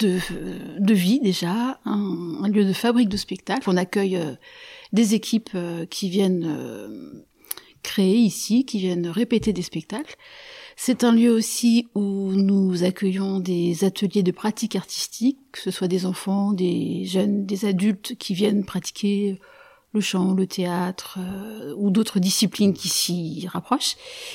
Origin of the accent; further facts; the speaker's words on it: Nogent-le-Rotrou, Centre-Val de Loire, France; je suis née ici, à Nogent-le-Rotrou, à peu près à 50 mètres de là où je me trouve maintenant. J'ai vécu toute mon enfance dans le Perche. Et puis, je suis partie faire des études et je suis revenue dans le Perche.